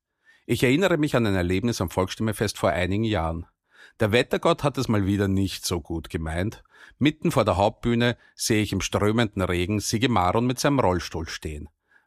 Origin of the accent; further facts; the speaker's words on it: Baden, Lower Austria, Austria; Wir sind ja beide Badener.